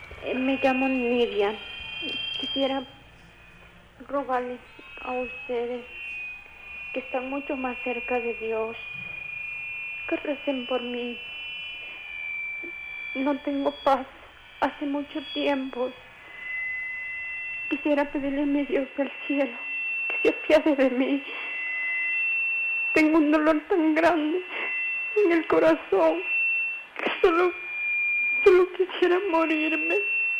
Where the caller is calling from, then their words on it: Quito, Pichincha, Ecuador; De Quito.